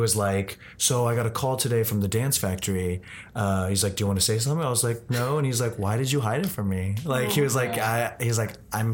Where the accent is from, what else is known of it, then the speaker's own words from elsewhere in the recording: Illinois, United States; also born or lived in Danbury, Connecticut; But I don't remember it at all because at like 2.5 years old, I moved to the suburbs of Chicago.